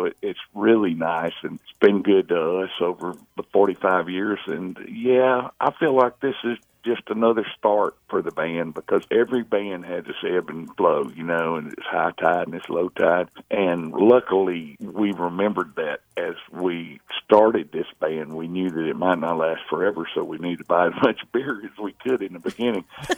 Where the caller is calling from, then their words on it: Pasadena, California, United States; Pasadena.